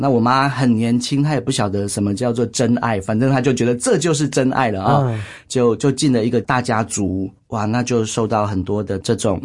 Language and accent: Chinese; Huwei, Yunlin County, Taiwan; 我生长在云林的湖尾，这个地方附近都是一个比较拜拜的一个文化，我们在乡下都是比较拜拜的文化，所以我基本上是出生在一个拜拜的家庭。